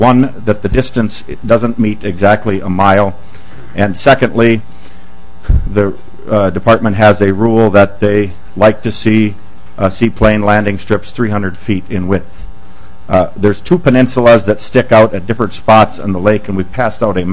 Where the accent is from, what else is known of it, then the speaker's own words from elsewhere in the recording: Elbow Lake, Minnesota, United States; In my years growing up in Elbow Lake, we went down to that lake for our biology ecosystem experiments.